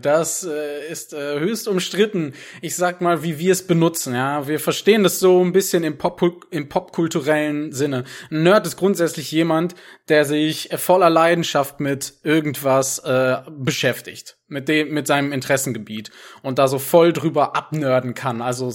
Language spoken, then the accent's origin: German; Lemgo, North Rhine-Westphalia, Germany; Ich komme aus Lemgo, das liegt in der Nähe von Bielefeld, wer das schon mal gehört hat und dran glaubt.